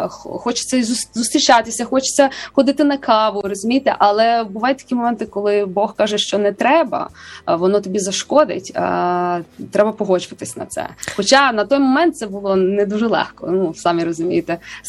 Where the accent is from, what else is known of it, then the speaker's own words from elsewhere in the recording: Lviv, Lviv Oblast, Ukraine; я сама зі Львова